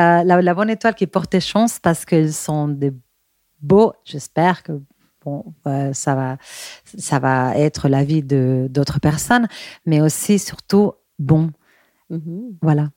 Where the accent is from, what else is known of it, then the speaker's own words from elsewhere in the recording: Bilbao, Basque Country, Spain; French is a second language; quand j'étais petite, j'avais 11 ans, je suis espagnole de Bilbao, il y a aussi une ville un peu grise